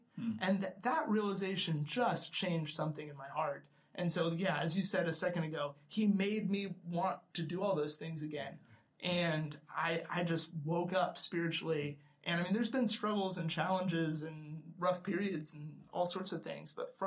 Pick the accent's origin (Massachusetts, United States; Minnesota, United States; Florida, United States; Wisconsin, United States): Florida, United States; Daytona Beach; I used to drive back and forth between my hometown of Daytona Beach and Gainesville, Florida, where UF is, every weekend.